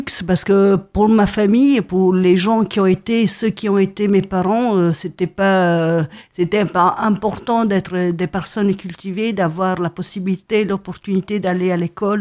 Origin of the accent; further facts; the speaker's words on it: Apulia, Italy; born there; moved away; Je suis née en Italie, oui. Je suis née en Italie, au sud-est de l'Italie. Mais après... Je suis partie d'Italie, en fait.